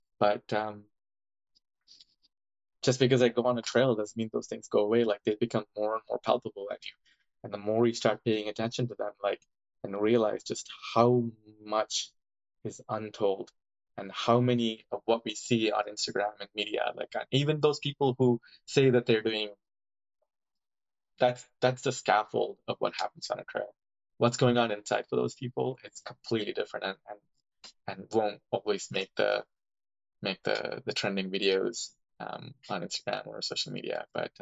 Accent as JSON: {"language": "English", "country": "Sri Lanka", "tie": "born or raised there", "said": "I have really good memories of June bugs growing up in Sri Lanka"}